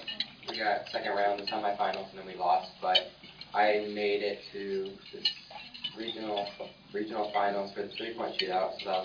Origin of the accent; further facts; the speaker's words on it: Fort Wayne, Indiana, United States; born there; now in Naples, United States; I wasn't born in Germany. I was born in Fort Wayne, Indiana. I have been in Naples for the last 11 years.